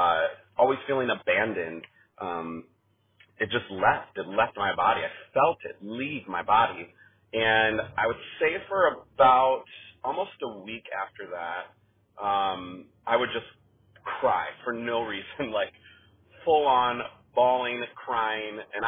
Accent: Midwest, United States; I was raised Baptist my whole life and I'm from the Midwest.

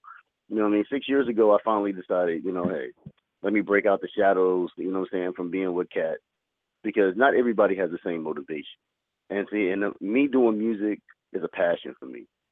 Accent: Virginia, United States; now in Florida, United States; And I'm from Virginia, by the way, if anybody want to know.

